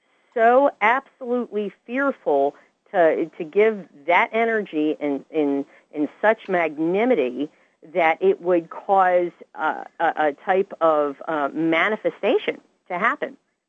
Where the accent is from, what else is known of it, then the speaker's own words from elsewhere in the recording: Levittown, Pennsylvania, United States; She happened to have been the very first owner of the house that I grew up in Levittown, PA.